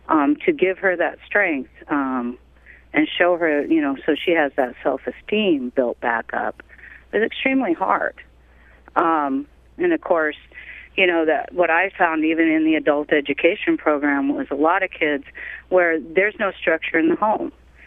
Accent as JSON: {"language": "English", "town": "Ketchikan", "region": "Alaska", "country": "United States", "tie": "born or raised there", "said": "I'm originally born and raised in Ketchikan, and I've had the pleasure of living from Kotzebue, where I did the adult program GED examiner, all the way down to Kenai."}